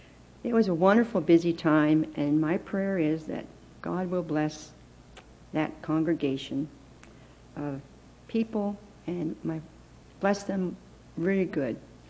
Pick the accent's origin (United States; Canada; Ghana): Canada; Now, I'm a Canadian.